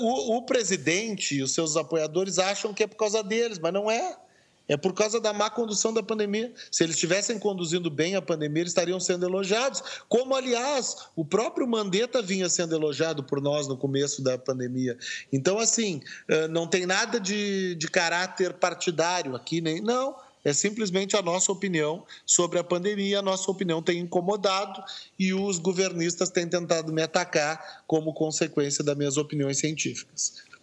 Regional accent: Brazil; a gente como brasileiro, como pesquisador, a gente gostaria que o Brasil estivesse desempenhando bem

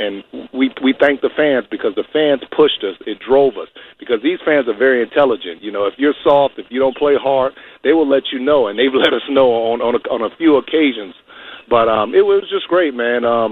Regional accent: Markham, Illinois, United States; I was a kid from Markham, Illinois.

